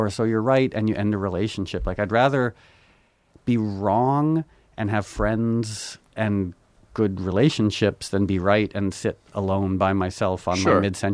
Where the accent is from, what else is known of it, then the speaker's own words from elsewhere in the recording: New York, United States; born there; I was born in New York.